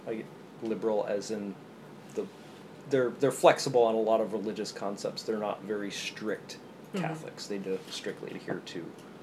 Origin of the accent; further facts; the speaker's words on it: Overland Park, Kansas, United States; also born or lived in Lawrence; Well, I'm 36 years old. I grew up in Overland Park, Kansas, where I live again. I lived in Lawrence for a while.